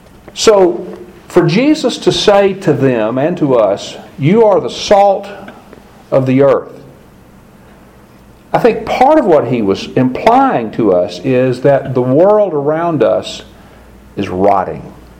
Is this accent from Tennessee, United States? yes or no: yes; Tennessee, United States; But my dad continued for my entire young life growing up in Cheatham County, continued to salt cure hams.